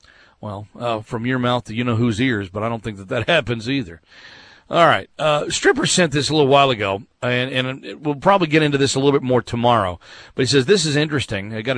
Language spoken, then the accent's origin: English; Chicago, Illinois, United States; Gabriel, although I was born and raised in Chicago, I am a diehard Pats fan.